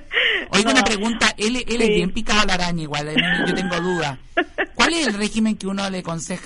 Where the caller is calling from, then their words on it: San Rosendo, Biobío, Chile; De la misma zona de San Rosendo.